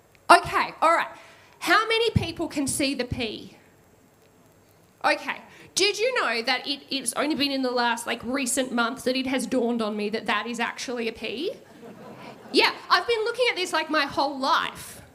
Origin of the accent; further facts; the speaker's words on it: Queensland, Australia; When I was growing up, because I'm a Queenslander, as a little girl